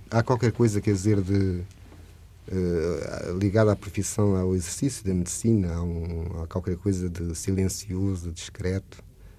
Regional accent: Santarém, Portugal; Santareno, porque sou de Santarém, não é?

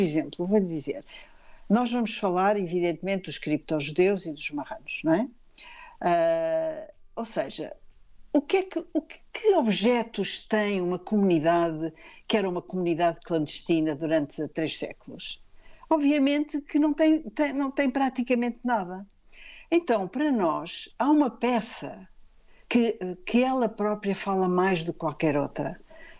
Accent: Portugal; Judeus em Portugal, claro, estou em Portugal, sou portuguesa.

